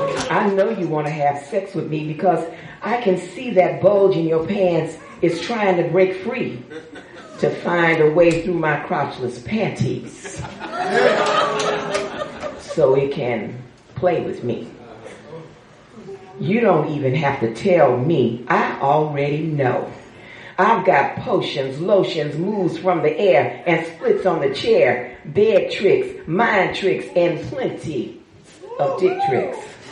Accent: California, United States; I'm also from the Inland Empire.

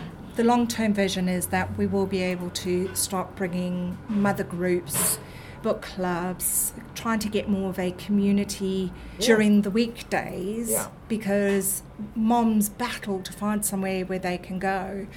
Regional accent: South Africa; also born or lived in Zimbabwe; I was born in Rhodesia, grew up in South Africa.

